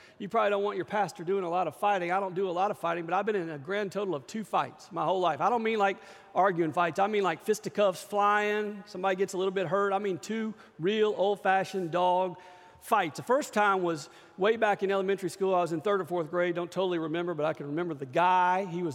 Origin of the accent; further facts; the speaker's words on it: Shreveport, Louisiana, United States; still lives in my hometown of Shreveport